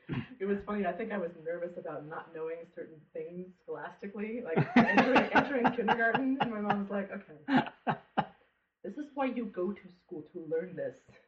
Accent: Boulder, Colorado, United States; I lived here when I was two. So I feel like I was born and raised.

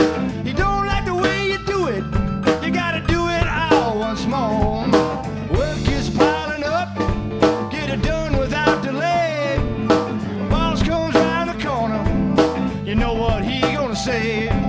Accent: Mason City, Iowa, United States; No, I grew up in Mason City.

